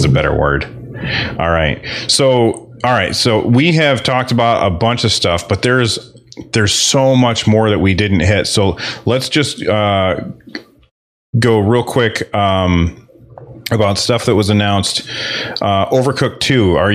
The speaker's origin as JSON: {"language": "English", "country": "United States", "said": "I'm an American guy who does not like any sports"}